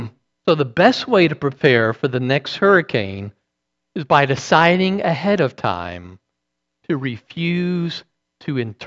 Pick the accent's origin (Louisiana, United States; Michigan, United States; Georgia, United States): Louisiana, United States; New Orleans; Now, since I'm from New Orleans, the joke for us was like, if that is true, well, God missed his mark